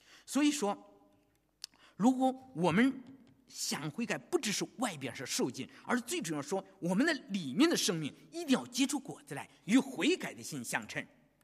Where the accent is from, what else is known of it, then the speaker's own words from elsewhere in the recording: China; moved away; 我们中国人，我知道我们中国人啊，从中国来到这里，我很不容易了